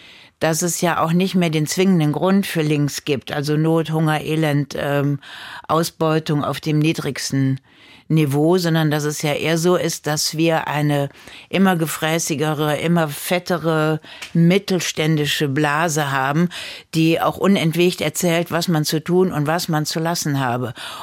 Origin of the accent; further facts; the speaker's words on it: Rhineland, Germany; born there; ich bin im Rheinland geboren an einem Karnevalssonntag, da macht man was mit.